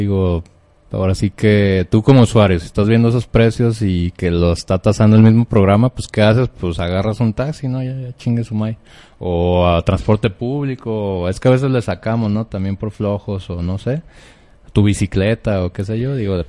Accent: Mexico

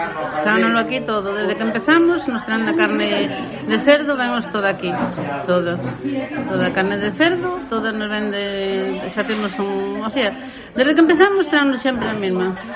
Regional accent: Rodeiro, Galicia, Spain; Entón, como nós somos do Rodeiro

